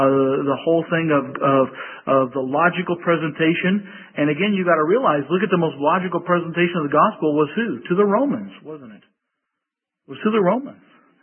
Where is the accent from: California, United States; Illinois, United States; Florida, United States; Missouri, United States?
Missouri, United States; I come from Missouri, and you all know the slogan for Missouri, the show me state.